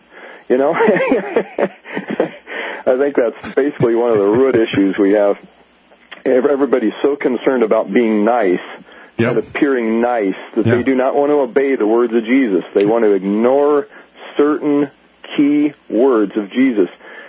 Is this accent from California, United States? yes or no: yes; East Los Angeles, California, United States; born there; I was born in East L.A., but yeah.